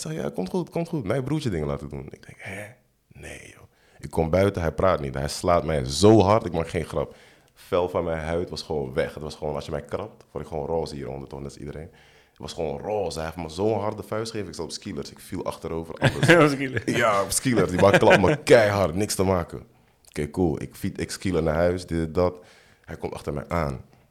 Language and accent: Dutch; Amsterdam, North Holland, Netherlands; Ik ben geboren in de Bijlmer, Ganzenhoef. Ik heb daar vanaf 0 tot en met 7 jaar gewoond.